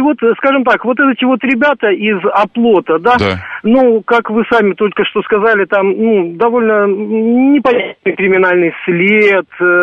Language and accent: Russian; Kyiv, Ukraine; Дайте мне... С Киева.